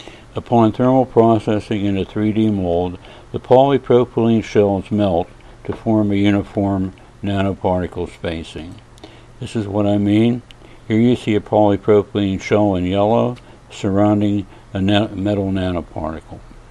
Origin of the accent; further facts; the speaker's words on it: United States; now in Hong Kong; I'm an American living in Hong Kong